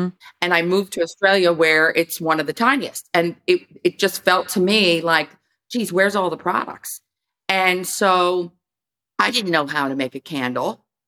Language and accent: English; New York City, New York, United States; now in California, United States; I'm from the New York City area. I was working at Saks Fifth Avenue for Chanel for many years.